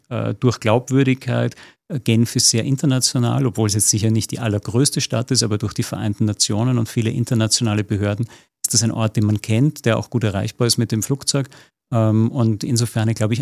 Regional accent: Vienna, Austria; now in Switzerland; wie man, glaube ich, unschwer an meiner Sprache hört, ich bin ja kein geborener Schweizer, ich bin ja aus Wien.

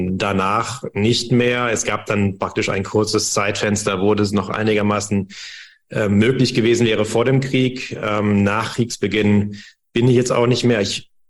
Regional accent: West Germany, Germany; ich bin in Westdeutschland aufgewachsen

